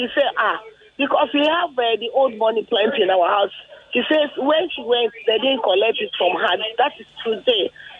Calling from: Lagos, Nigeria; I'm calling from Orena Island.

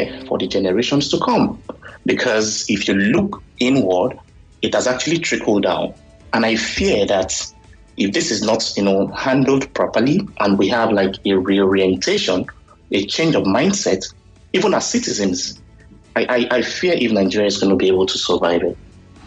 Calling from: Canada; All the way from Canada.

